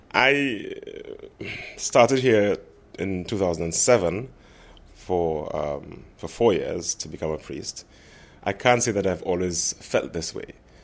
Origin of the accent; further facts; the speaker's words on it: Kingston, Jamaica; I am from Kingston, Jamaica.